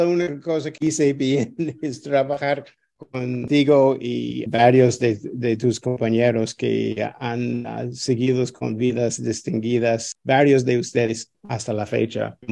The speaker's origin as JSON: {"language": "Spanish", "country": "United States", "moved": "as an adult", "lives_now": "Mexico", "said": "Soy americano y llegué a Puebla para trabajar en el departamento de matemáticas."}